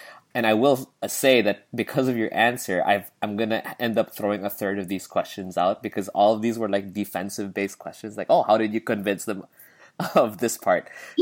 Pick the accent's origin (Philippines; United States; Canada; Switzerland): Philippines; And since I'm Filipino, it's going to be a Filipino recipe. It was more like, dude, it's the flavor that I miss.